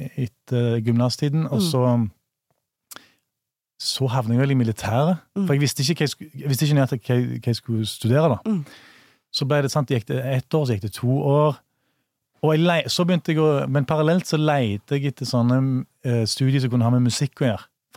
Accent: Bryne, Rogaland, Norway; also born or lived in Stord; unntatt mine foreldre som flyttet til Bryne da, på Jæren, og der har jeg jo vokst opp da.

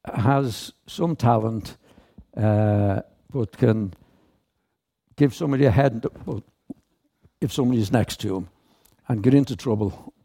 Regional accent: Dublin, Leinster, Ireland; I was born and raised in Ormond Square, which is just off the quays. Most people here would know where that was.

